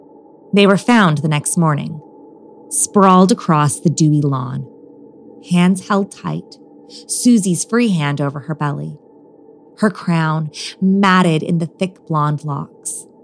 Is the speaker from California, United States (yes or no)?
yes; Bakersfield, California, United States; Now, I know this story is true because I'm from Bakersfield. I grew up on this story.